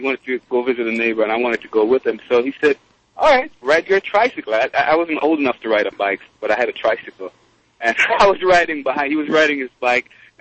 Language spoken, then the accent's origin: English; Jamaica; I grew up in Jamaica, the West Indies